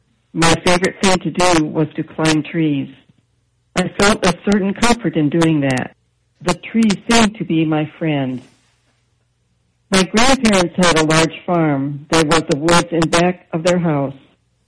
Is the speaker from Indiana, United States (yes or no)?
yes; New Haven, Indiana, United States; I'm from New Haven, Indiana.